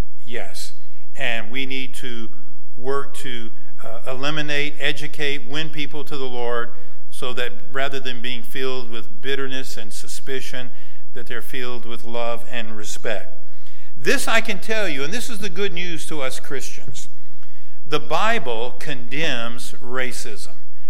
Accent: Louisiana, United States; born there; I was born in the South. I was born in the Deep South. I was born not only in Louisiana, but in South Louisiana. I grew up during the 50s and the 60s.

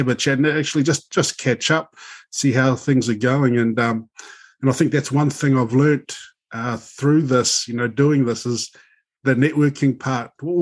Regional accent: Wellington, New Zealand; I'm a Wellingtonian

